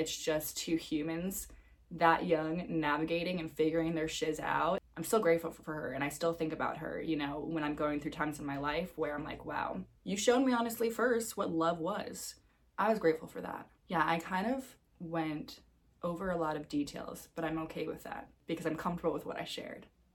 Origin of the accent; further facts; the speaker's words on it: New York City, New York, United States; moved away; My hometown was New York City, but I think with any hometown, it's time to go somewhere else and spread my wings and fly.